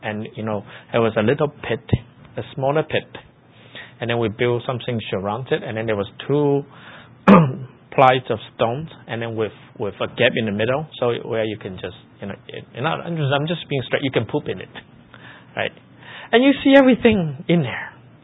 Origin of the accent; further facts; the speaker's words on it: China; I grew up in China. I actually grew up in little villages. Actually, when I was young, we didn't even have electricity. And I think up to today that the house that I grew up with still doesn't have running water.